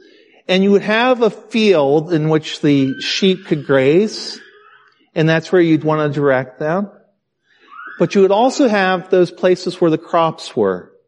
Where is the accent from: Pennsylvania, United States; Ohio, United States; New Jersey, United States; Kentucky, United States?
Ohio, United States; Now, like I said before, I grew up in Ohio with cattle.